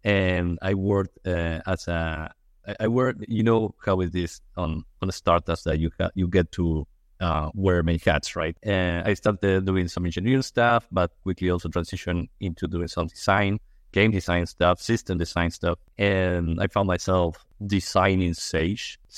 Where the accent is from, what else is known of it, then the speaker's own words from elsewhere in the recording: Argentina; I'm from Argentina.